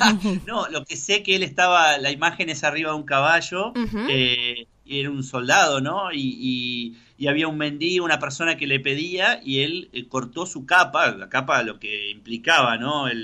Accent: Argentina; en nuestra historia como argentinos

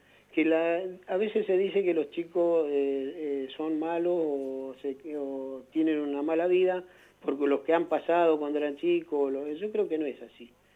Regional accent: Trelew, Chubut, Argentina; born there; yo soy nacido acá en Trelew en el año 1959. En la actualidad tengo 60 años. La formación cristiana viene ya de mi papá

